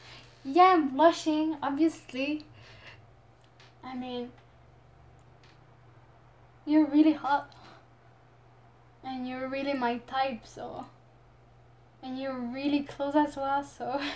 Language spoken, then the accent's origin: English; France; accent: French; English is a second language; You know, I actually don't really like my French accent. I always say that to my friends.